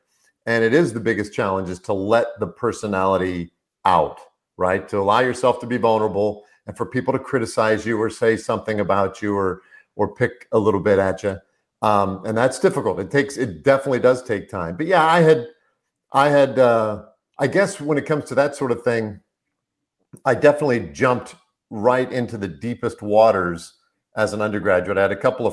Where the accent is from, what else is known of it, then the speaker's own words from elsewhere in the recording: Nebraska, United States; look, I'm a huckleberry, you know, I grew up in Western Nebraska.